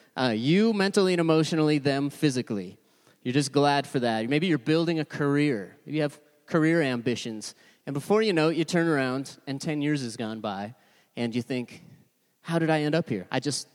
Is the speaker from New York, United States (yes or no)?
no; Montana, United States; Full disclosure, I grew up in Montana. Don't judge me.